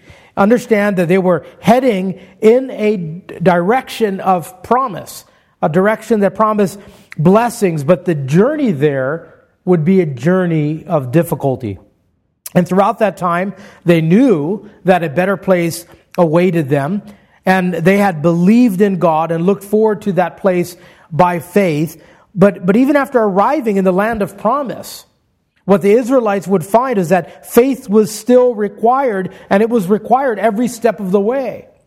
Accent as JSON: {"language": "English", "region": "Hawaii", "country": "United States", "tie": "born or raised there", "said": "You know, growing up in Hawaii, I longed to be a complainer."}